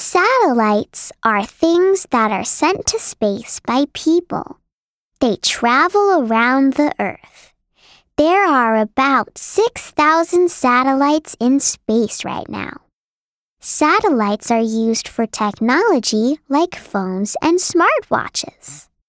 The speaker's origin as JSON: {"language": "English", "town": "Cape Town", "region": "Western Cape", "country": "South Africa", "said": "We live in the city of Cape Town in South Africa."}